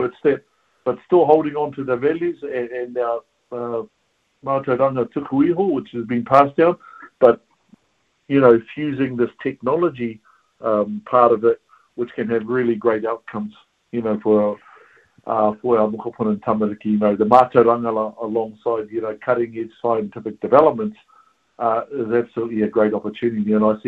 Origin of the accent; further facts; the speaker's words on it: Huntly, Waikato, New Zealand; growing up in the Waikato and being brought up in our area in Rāhi Pōkeka, which is just in Huntly, we have 14 lakes in our area